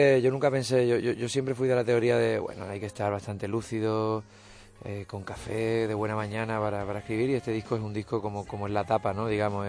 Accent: Andalusia, Spain; accent: Andalusian; yo nada más que hablo andaluz, pero y un poquito de inglés, de haber vivido allí

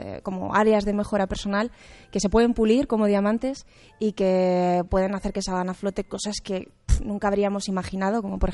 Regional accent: Aragon, Spain; soy maña, ¿sabes? Soy maña y soy defensora de la rasmia

